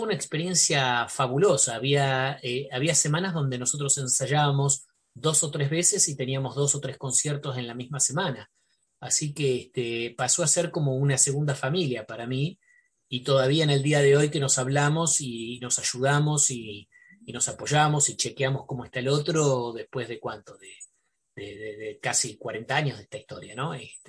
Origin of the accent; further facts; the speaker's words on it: Buenos Aires, Argentina; Yo soy porteño, soy nacido en el barrio de Flores, y me crié toda mi vida en el barrio de Flores, y después me casé y me quedé en el barrio de Flores